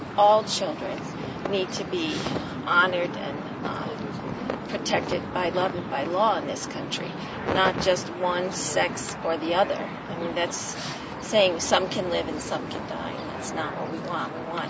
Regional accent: Winter Park, Florida, United States; Winter Park.

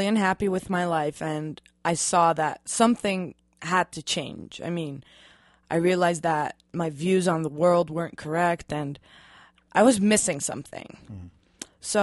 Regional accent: Netherlands; I'm from Holland.

